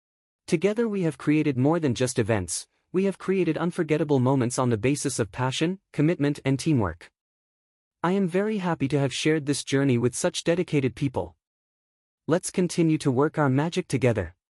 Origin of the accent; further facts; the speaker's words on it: Mexico City, Mexico; I'm from Mexico City and I'm about to complete 2 years at Princess Riviera Maya.